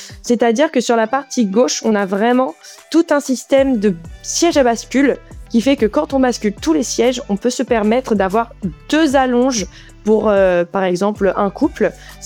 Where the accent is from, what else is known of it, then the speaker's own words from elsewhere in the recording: French Antilles, France; vivant aux Antilles depuis très très très longtemps. Je suis née aux Antilles. J'ai toujours grandi sur des bateaux.